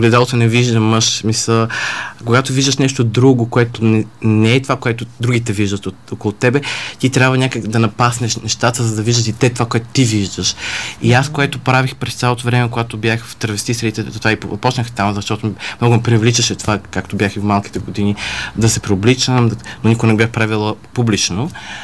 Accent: Moscow, Russia; now in Sofia, Bulgaria; Няма да казвам години по очевадни причини. Живея в София, родом съм от Москва, работя в кол-център в София, живея с моите родители

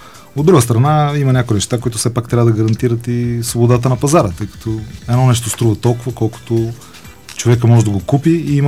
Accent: Sofia City, Bulgaria; born there; Роден съм до Герана.

